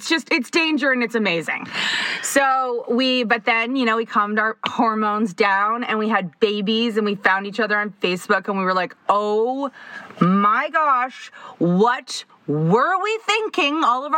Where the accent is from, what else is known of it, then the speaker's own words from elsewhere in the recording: Toronto, Ontario, Canada; we are from Toronto, and we both ended up at the same high school, a high school that is currently like 5 minutes from our house. I still live around the corner from that high school.